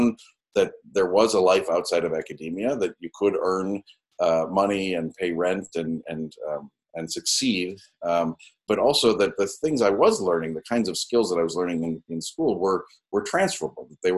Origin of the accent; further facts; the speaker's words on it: Minneapolis, Minnesota, United States; So I am from Minnesota. I grew up in a family that was started young.